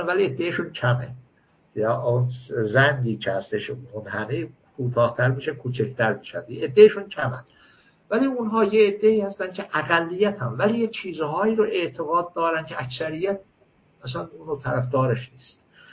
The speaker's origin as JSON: {"language": "Persian", "country": "Iran", "said": "اروپای نیستم، من ایرانی هستم و کشورم رو دوست دارم همونطور که مادرم رو دوست داشتم"}